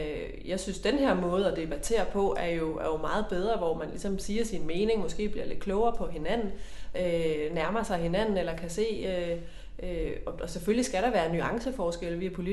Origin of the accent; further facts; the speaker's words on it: Aalborg, North Denmark Region, Denmark; Så jo, jeg er fra Aalborg